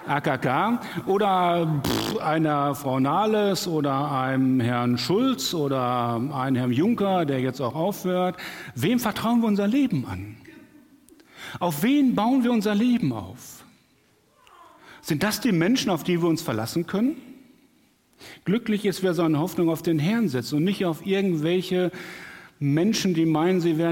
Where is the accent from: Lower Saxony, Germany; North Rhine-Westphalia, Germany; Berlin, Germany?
North Rhine-Westphalia, Germany; Hamm; in meiner Kindheit in Hamm in Westfalen, da haben wir im Vorort Herringen gewohnt